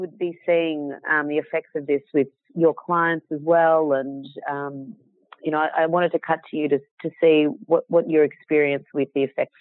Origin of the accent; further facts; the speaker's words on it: Australia; accent: Australian; and you're going to hear it with my Australian accent